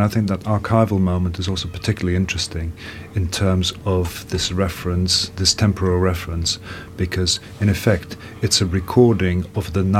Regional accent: Portugal; English is a second language; also born or lived in Germany; now in United Kingdom; I'm from Portugal and from Germany.

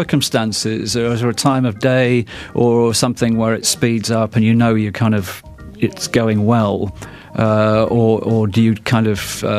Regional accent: Leicester, East Midlands, United Kingdom; But we're actually both from Leicester.

